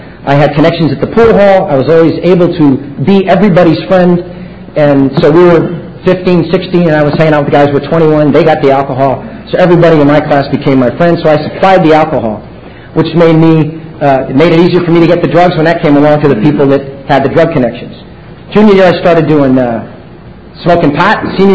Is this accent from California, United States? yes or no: yes; San Francisco, California, United States; I'm from San Francisco, California, and had three brothers, my dad, my mom, and my mom's fourth generation in San Francisco, so I have roots in the city